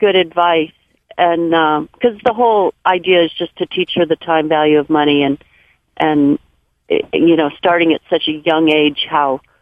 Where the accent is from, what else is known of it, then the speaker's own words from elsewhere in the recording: California, United States; I'm from California, and I have a 16-year-old niece who lives in Colorado